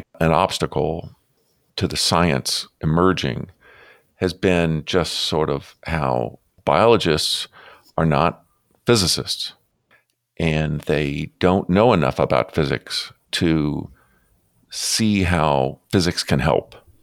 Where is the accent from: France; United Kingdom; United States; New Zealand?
United States; Florida; I grew up in South Florida, so I grew up in the sun.